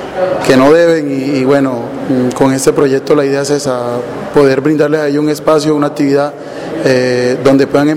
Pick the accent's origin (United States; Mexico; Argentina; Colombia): Colombia; Santo Tomás, Atlántico; Muy bien lo sabe, pues soy de Santo Tomás, entonces ayudar y trabajar con los niños de esa zona.